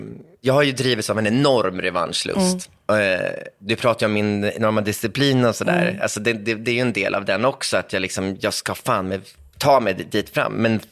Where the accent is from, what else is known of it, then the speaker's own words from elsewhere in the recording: Täby, Stockholm County, Sweden; min värld i Täby då, där jag växte upp.